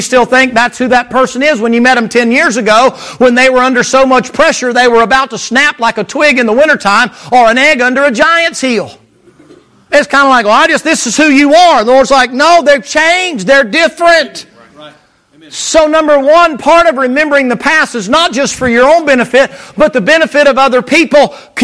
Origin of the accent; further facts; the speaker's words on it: the South, United States; I'm from the South. That's how they talk.